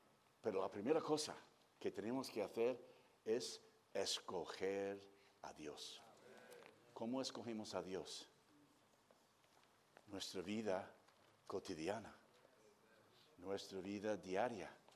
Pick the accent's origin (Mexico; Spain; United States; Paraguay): United States; Spanish is a second language; con mi acento andaluz que tengo, yo sé que... ¿Tú crees que soy de Huelva, de Málaga, algún sitio así? No, soy obviamente norteamericano.